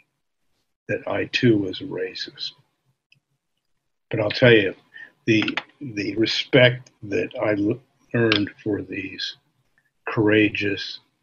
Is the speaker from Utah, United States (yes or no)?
yes; Utah, United States; the different elements of Native culture in my home state of Utah.